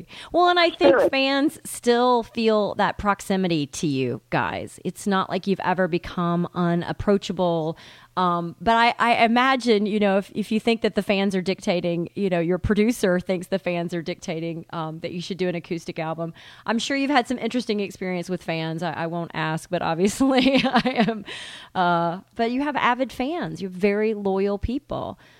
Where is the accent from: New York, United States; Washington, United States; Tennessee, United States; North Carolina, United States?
Tennessee, United States; I was going to school in Memphis and had friends in Atlanta and was growing up in East Tennessee.